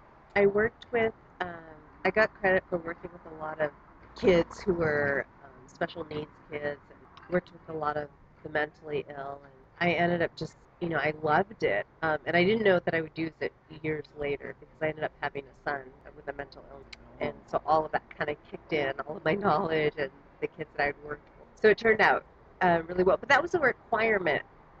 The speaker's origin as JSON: {"language": "English", "town": "Brawley", "region": "California", "country": "United States", "tie": "born or raised there", "also_born_or_lived": "San Francisco", "said": "I was born in San Francisco, and shortly thereafter we moved to Brawley, California, and went back and forth to Mexico for a long time until my grandmother died."}